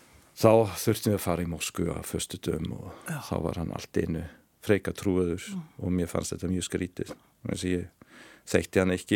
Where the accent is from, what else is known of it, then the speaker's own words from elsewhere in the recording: Vienna, Austria; now in Iceland; ég fættist og ólst upp í Vínaborg í Austurríki. Mamma mín var frá Vín og pappi mín frá Sýrlandi.